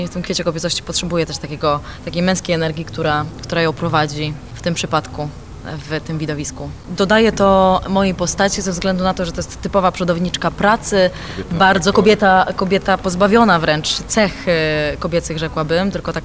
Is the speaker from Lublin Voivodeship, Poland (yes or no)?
yes; Lublin, Lublin Voivodeship, Poland; Lublin jest bardzo magicznym miejscem zawsze dla mnie, nie tylko ze względu na to, że jest to moje rodzinne miasto